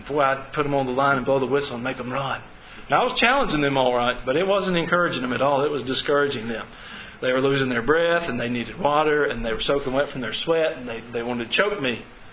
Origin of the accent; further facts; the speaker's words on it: Georgia, United States; now in Tennessee, United States; We're in Tennessee. I'm from Georgia.